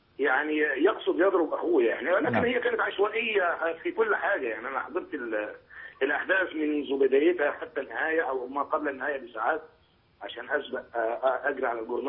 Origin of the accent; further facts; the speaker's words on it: Upper Egypt, Egypt; إني بيقولوا عندنا في الصعيد هم وهينزاح